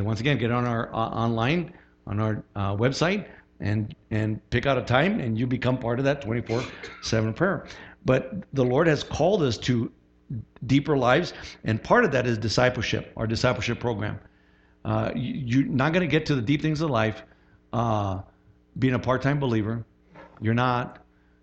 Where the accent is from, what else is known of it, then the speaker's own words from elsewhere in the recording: Midwest, United States; I was raised conservative, you know. I was raised in the Midwest, so I'm just going to stick my toe.